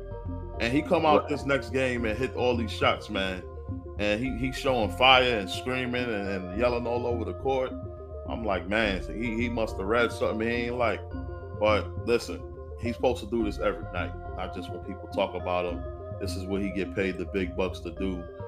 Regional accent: Brooklyn, New York, United States; The Bulls beat my hometown team of Brooklyn Nets.

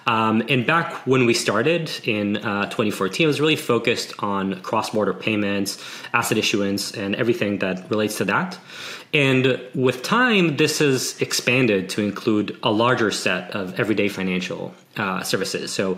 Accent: Israel; moved away as an adult; So I'm originally from Israel and I worked on a few consumer startups back in the day

